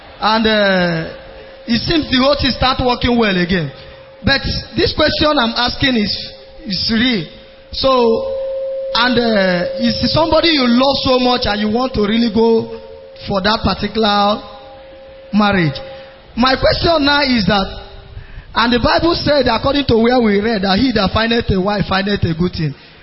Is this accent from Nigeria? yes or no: yes; Imo, Nigeria; I am from Imo State.